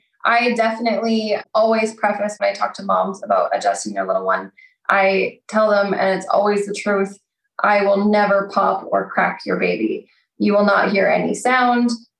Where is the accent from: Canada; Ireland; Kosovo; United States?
Canada; So I am from Canada.